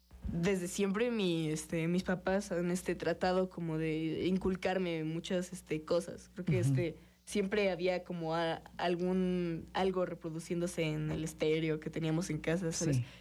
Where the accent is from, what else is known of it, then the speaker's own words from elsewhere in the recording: Morelos, Mexico; also born or lived in Mexico City; en realidad nací en la Ciudad de México. Pues soy un morelense adoptivo, digamos. O sea, vine aquí cuando era muy pequeño